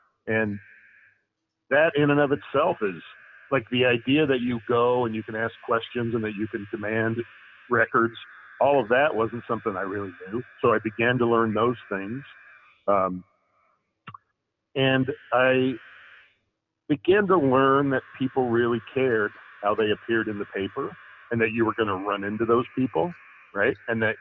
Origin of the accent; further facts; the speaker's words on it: Idaho, United States; I picked up a few assignments at my hometown weekly, which is the Gooding County Leader.